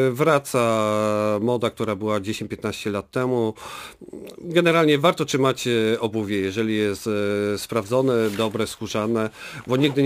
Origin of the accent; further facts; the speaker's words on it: Paszkówka, Lesser Poland, Poland; ja pochodzę z takiej miejscowości Paszkówka. Jest to miejscowość położona niedaleko Kalwarii Zebrzydowskiej i tam jest generalnie nie tylko zagłębie meblarskie, ale także i obuwnicze.